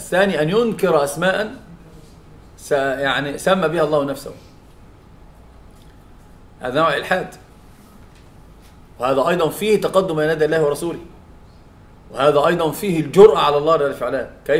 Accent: Egypt; فطبعا هناك عندنا في مصر مثلا أصحاب الطرق يقولون أبو خيمة زرقاء

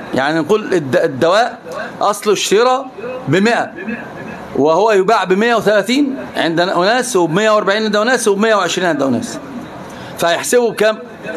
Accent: Egypt; قال لي أنت من وين؟ قلت له مصر.

